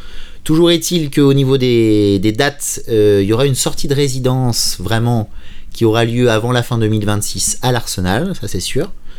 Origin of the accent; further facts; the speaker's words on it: Saintes, Nouvelle-Aquitaine, France; moi je suis originaire de Saintes.